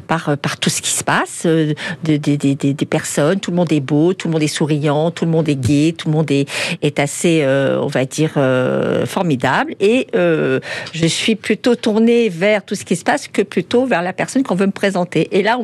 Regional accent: Casablanca, Casablanca-Settat, Morocco; also born or lived in Suresnes; C'est ce que maman avait prévu pour nous. Paris étant un petit peu difficile pour élever ses filles, maman avait préféré le soleil du Maroc.

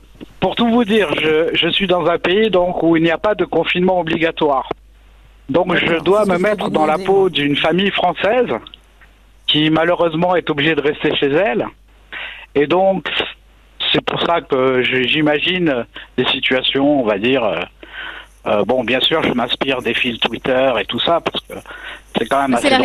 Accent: France; now in Japan; je suis un Français qui ne vit pas en France, qui vit très loin de la France.

